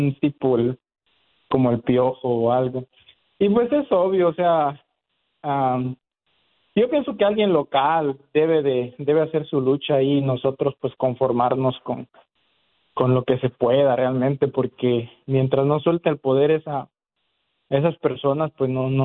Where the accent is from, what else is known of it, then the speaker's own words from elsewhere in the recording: Mexico; nosotros, la verdad, como mexicanos, debemos estar acostumbrados